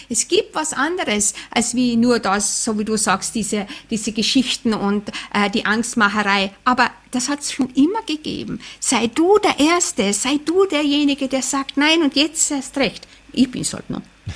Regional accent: Austria; ich als Österreicher

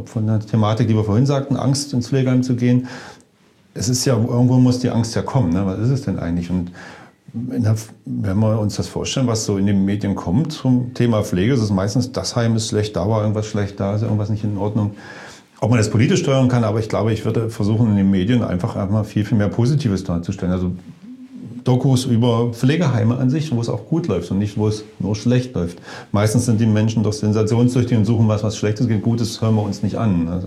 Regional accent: Dessau, Saxony-Anhalt, Germany; born there; Also ich komme, eigentlich bin ich geboren in Sachsen-Anhalt. Ich bin in Dessau geboren.

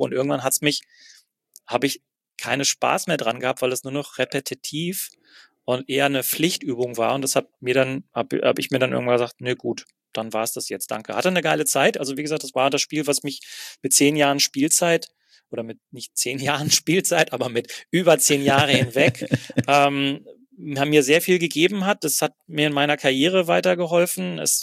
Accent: Wanne-Eickel, North Rhine-Westphalia, Germany; bin jeden Tag von Wanne-Eickel nach Köln getigert mit meinem Auto.

